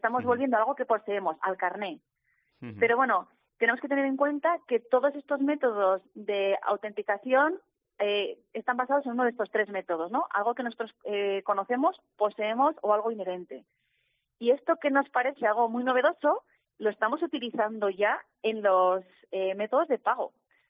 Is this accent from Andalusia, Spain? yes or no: no; Pamplona, Navarre, Spain; si saben que soy de Pamplona, con Pamplona